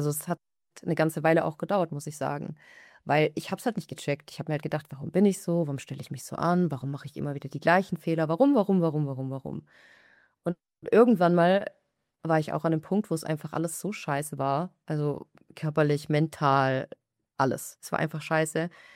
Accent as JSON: {"language": "German", "country": "Germany", "tie": "born or raised there", "said": "weil wir sind ja in Deutschland aufgewachsen."}